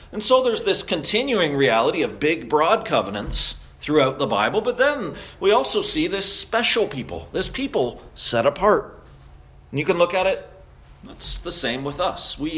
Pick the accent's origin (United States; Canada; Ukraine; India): Canada; As a Canadian